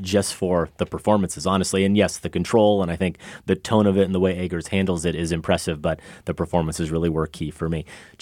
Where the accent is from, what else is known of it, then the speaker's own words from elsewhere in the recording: Iowa, United States; I am from Iowa, yeah. So, you know, again, no culture here whatsoever.